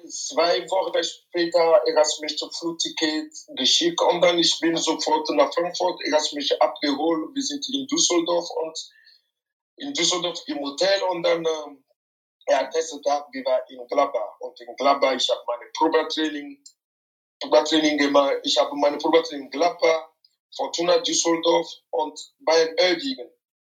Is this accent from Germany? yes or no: no; Lomé, Maritime, Togo; German is a second language; moved away as an adult; Ja, ich bin in Lomé in Togo aufgewachsen. Ja, ich habe in Togo ganz meine Kindheit so gebracht bis 18.